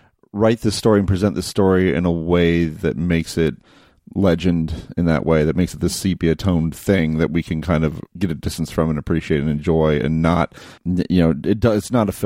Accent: United States; Yeah, I mean, I'm an American male and have seen the film plenty of times

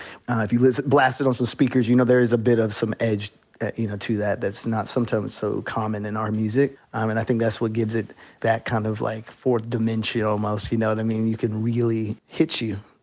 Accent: Washington, District of Columbia, United States; I think also just growing up in Washington, D.C., these are conversations and things that we grew up kind of discussing deeply, right?

